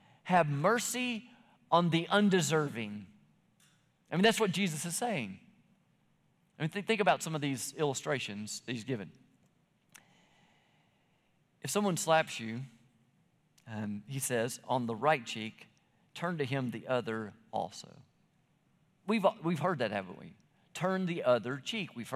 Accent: McDonough, Georgia, United States; because we're from Georgia and that just doesn't happen around here. When you're walking down the street in McDonough, there's seven people, not 700,000 of them.

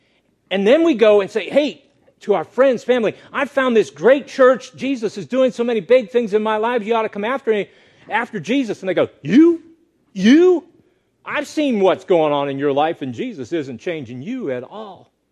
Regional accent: Texas, United States; just warning, y'all's going to come out of my mouth. I'm from Texas.

